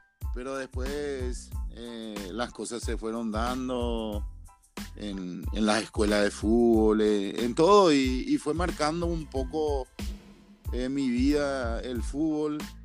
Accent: Asunción, Paraguay; Sí, yo soy de la capital acá de Paraguay, de Asunción. Nací aquí y mal criado acá en Asunción. Soy capitalino.

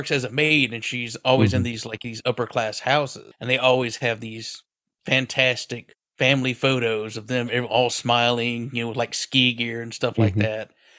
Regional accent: Southeast, United States; We're all from the Southeast.

